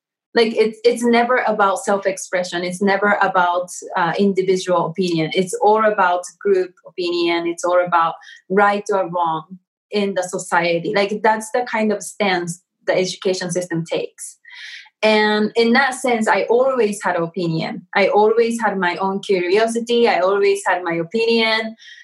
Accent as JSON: {"language": "English", "country": "Japan", "tie": "born or raised there", "second_language": "English", "said": "I was born and raised in Japan, right? And this experience was very different from growing up in America, right?"}